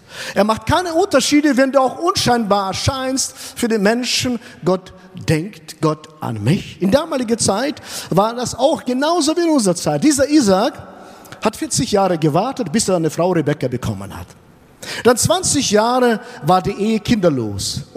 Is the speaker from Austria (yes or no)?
no; Kazakhstan; now in Germany; ich komme aus Kasachstan und ich kam nach Deutschland. Vor 30 Jahren sind wir eingereist.